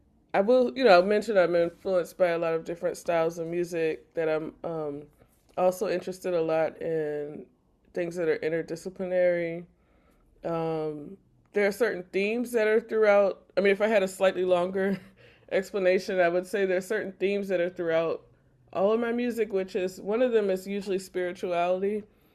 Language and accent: English; New Orleans, Louisiana, United States; I'm also influenced by my city, by New Orleans, growing up in New Orleans.